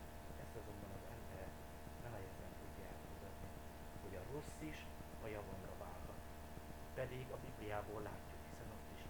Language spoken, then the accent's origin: Hungarian; Sárospatak, Borsod-Abaúj-Zemplén, Hungary; én Sárospatakon jártam gimnáziumba, szüleim pont akkor haltak meg, akkor oda jártam az első évbe, és én ott nőttem föl egyedül